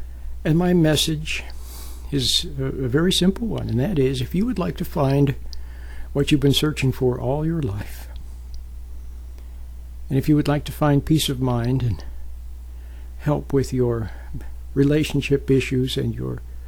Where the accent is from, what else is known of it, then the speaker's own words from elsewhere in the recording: Utah, United States; moved away as an adult; Oh, yes, and I grew up in Utah. Then, of course, I went to California to go to college, and, well, I ended up staying in California